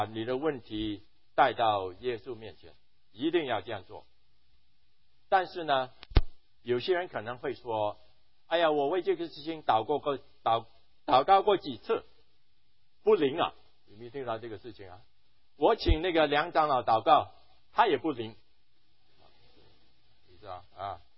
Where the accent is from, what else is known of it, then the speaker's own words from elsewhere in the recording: Zhongshan, Guangdong, China; 因为我是中山人啊，很荣幸啊